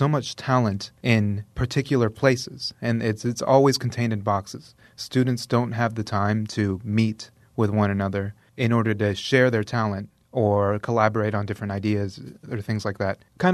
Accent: Chile; now in United States; From Chile, yeah. I was originally from Chile.

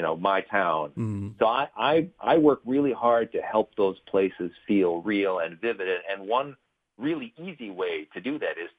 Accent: Milwaukee, Wisconsin, United States; of large for a part of Milwaukee. So, you know, it's also just sort of, you know, a shout out to my hometown

